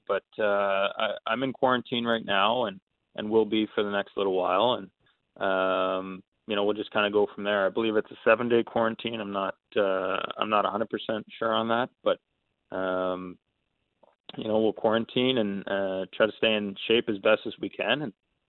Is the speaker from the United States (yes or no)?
no; Canada; being a Canadian boy